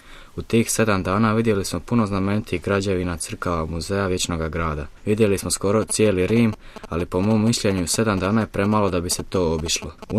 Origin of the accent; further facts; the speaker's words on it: Split, Split-Dalmatia County, Croatia; došao sam iz Splita, idem u drugu gimnaziju Split.